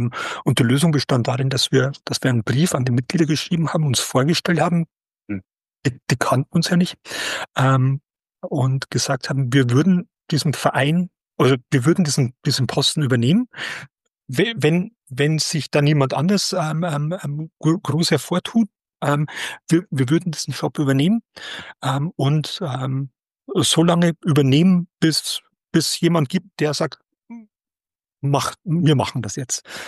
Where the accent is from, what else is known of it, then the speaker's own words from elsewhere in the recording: Ponholz, Bavaria, Germany; bei der Freiwilligen Feuerwehr Ponholz, den Heimatort, wo ich herkomme.